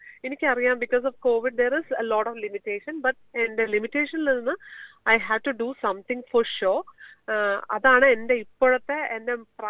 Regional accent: Ernakulam, Kerala, India; moved away as an adult; ഞാൻ 2007 ഞാൻ പഠിക്കാനായിട്ടാണ് വന്നത് ഇവിടെ. എന്റെ നാട് എറണാകുളത്താണ്.

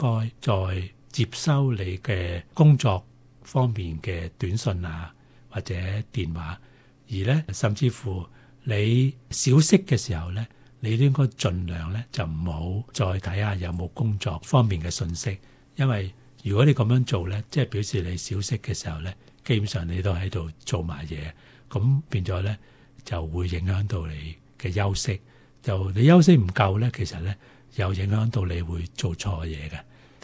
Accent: China; 我哋中国人咧，其实就好讲究中庸之道嘅吓

